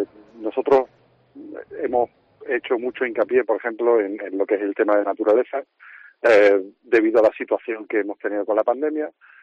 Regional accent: Benahavís, Andalusia, Spain; born there; Yo nací en Benavís hace 46 años.

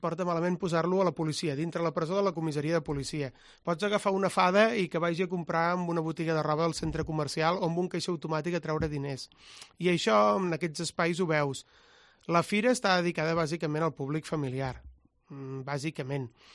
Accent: Reus, Catalonia, Spain; que vinc de Reus, que també sóc venedor

